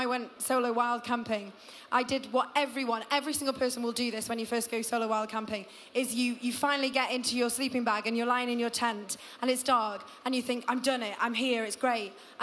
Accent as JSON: {"language": "English", "country": "United Kingdom", "said": "the biggest thing that we have against us, men and women, is being British"}